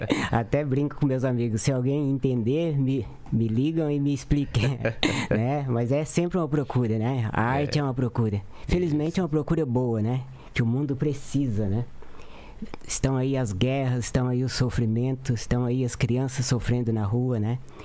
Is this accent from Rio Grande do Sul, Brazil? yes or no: no; Araruna, Paraná, Brazil; born there; also born or lived in Campo Mourão; Mas eu nasci em Araruna, fui para Campo Mourão